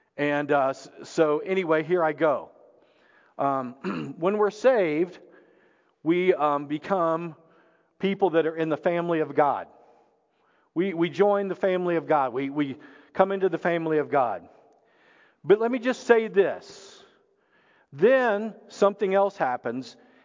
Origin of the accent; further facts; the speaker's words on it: Arkansas, United States; I mean, I hate to say it, I'm from Arkansas, but I mean, they cheer for a pig, you know.